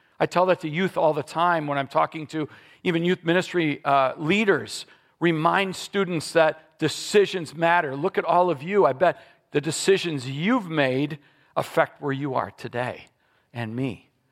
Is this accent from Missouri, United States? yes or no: no; Wausau, Wisconsin, United States; I grew up in Wausau, went to the tech, got a 2-year degree